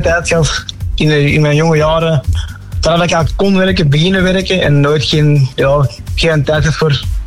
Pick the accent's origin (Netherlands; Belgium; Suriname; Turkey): Belgium; Koningshooikt, Antwerp; Ik ben zelf een Koningsruid afkomstig.